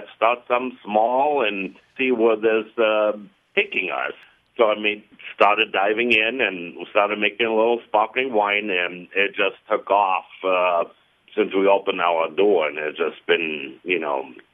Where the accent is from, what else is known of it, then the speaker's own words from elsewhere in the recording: Trier, Rhineland-Palatinate, Germany; I grew up in Trier, Germany, oldest town in Germany. There, it's over 2,000 years old